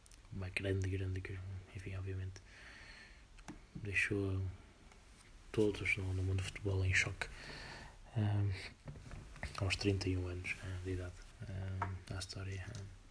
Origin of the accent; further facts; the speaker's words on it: Portugal; como português